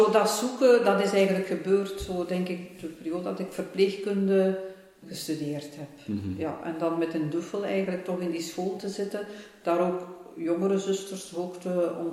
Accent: Turnhout, Flanders, Belgium; also born or lived in Ghent; Ik kende bij ons in Turnhout de gastenzusters, maar dat trok mij niet zo aan.

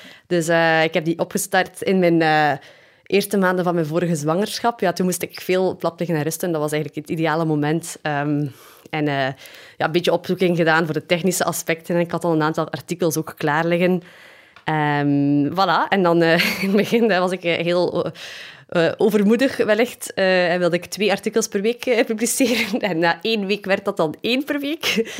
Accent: Flanders, Belgium; now in Mechelen, Belgium; We zijn allebei afkomstig uit West-Vlaanderen en we wonen momenteel in Mechelen.

